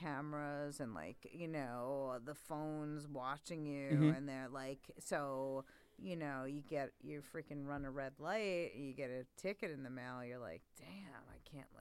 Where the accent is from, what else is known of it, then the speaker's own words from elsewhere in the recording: New York, United States; I grew up in New York. I never, racism, what?